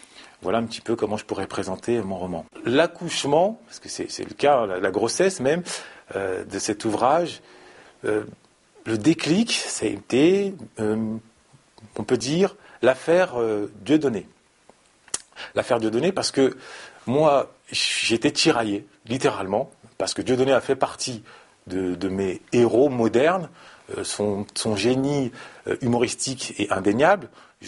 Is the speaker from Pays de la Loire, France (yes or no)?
no; Paris, Île-de-France, France; born there; Je suis né à Paris en 1981